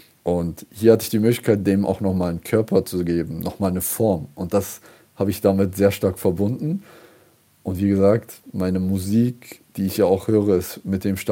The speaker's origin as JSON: {"language": "German", "region": "Saxony", "country": "Germany", "lives_now": "Mannheim, Germany", "said": "Aber mir wollte niemand glauben, dass ich aus Sachsen bin."}